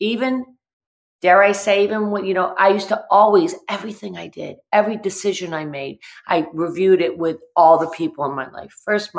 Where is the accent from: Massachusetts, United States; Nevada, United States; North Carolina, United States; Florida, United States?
Massachusetts, United States; I grew up in the Berkshires and my great-grandfather helped to build Bluestone Manor. He's one of the masons and we're like deep-seated in the Berkshires.